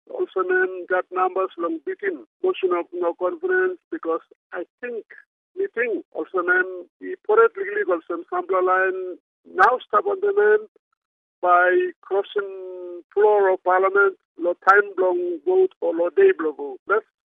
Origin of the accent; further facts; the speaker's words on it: Papua New Guinea; I'm born and raised PNG, truly PNG.